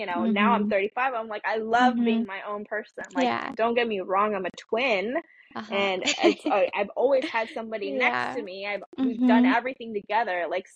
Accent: California, United States; It was the same thing, minority. We lived in like a very white suburban town, so we were I was one of the only other Asian family.

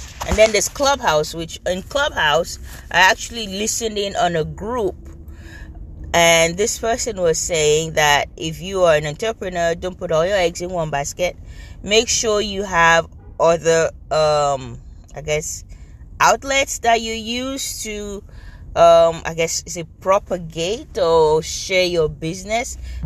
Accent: Nigeria; I'm an 80s kid. It is crazy how we went from no social media. Well, I grew up in Nigeria.

